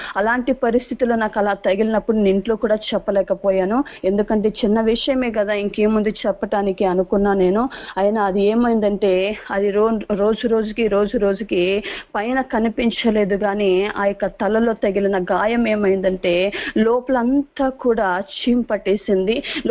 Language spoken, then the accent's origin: Telugu; Andhra Pradesh, India; నాది చిత్తూరు జిల్లా.